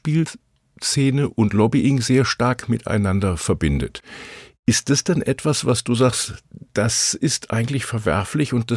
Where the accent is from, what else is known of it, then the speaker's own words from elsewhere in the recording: North Rhine-Westphalia, Germany; born there; Ich bin mit Leib und Seele ein Mensch aus dem Ruhrgebiet, da geboren und am Rande wohnend und lebend.